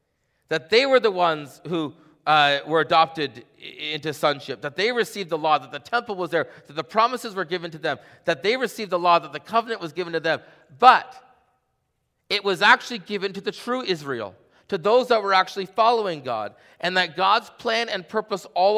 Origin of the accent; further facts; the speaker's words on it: Canada; And so when people say, what are you? I said, I'm Canadian.